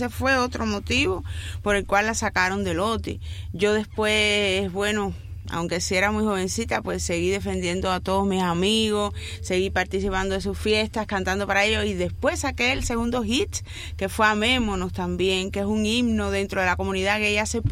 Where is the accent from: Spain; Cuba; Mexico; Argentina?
Cuba; las personas con las que yo crecí y me crié en Cuba.